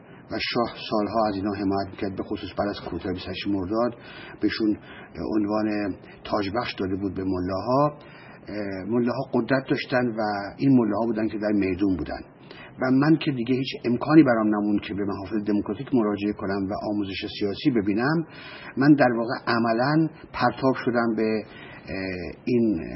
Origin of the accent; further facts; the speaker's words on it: Tehran, Tehran Province, Iran; پدرم بالاخره در تهران کاری یافت و من در 2 سالگی با خانواده‌ام به تهران اومدیم و در تهران من بزرگ شدم. در تهران من به مدرسه رفتم و خانواده من خانواده بسیار بسیار مذهبی و در این حال فقیری بودن.